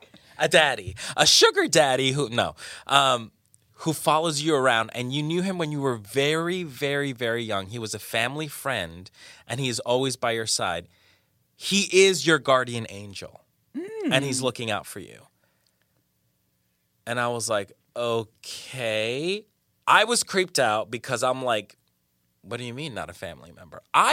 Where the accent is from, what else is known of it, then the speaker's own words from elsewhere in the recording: Colombia; And she was the one who raised me, because I'm from Colombia, from South America.